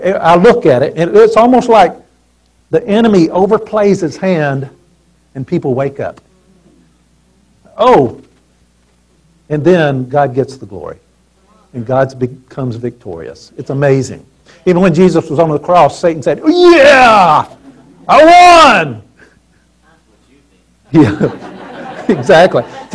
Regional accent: Mississippi, United States; see, I'm from Mississippi.

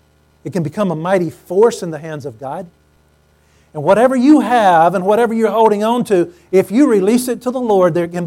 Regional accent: Mississippi, United States; I grew up in Mississippi, and the last thing your parents ever tell you before you leave the house is, watch out for snakes.

